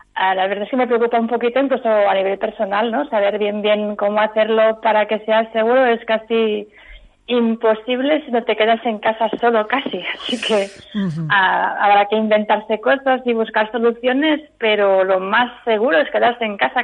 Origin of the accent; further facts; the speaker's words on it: Catalonia, Spain; yo soy de Cataluña, ¿no?, y hacemos cagar el tío.